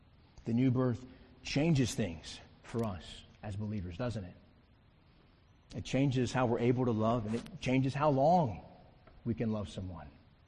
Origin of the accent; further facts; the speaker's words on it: South Carolina, United States; I grew up in South Carolina. I would have thought, man, there's no way grass can survive that.